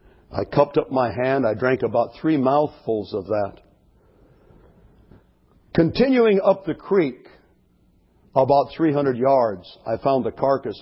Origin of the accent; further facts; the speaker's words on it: California, United States; I grew up on the California coast.